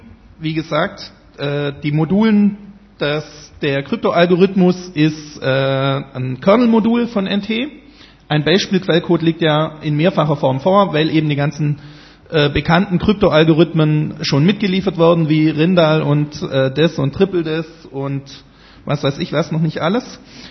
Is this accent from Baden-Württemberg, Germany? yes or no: yes; Baden-Württemberg, Germany; und ich bin Schwabe